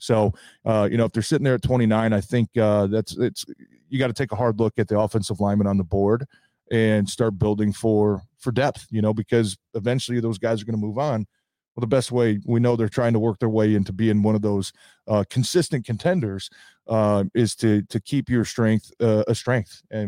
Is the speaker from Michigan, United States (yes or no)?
yes; Detroit, Michigan, United States; because I think a lot of us, you know, older guys now growing up in Detroit always came with a bad rap, right?